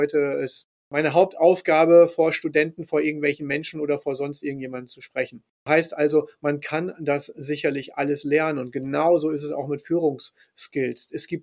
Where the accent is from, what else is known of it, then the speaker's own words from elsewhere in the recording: Lower Saxony, Germany; ich bin gebürtiger Ostfriese. Das heißt, dort sagt man außer Moin und Yo, sagt man eigentlich den ganzen Tag lang nicht wirklich viel. Das heißt also, seit ich in Nordrhein-Westfalen lebe, bin ich vollkommen akklimatisiert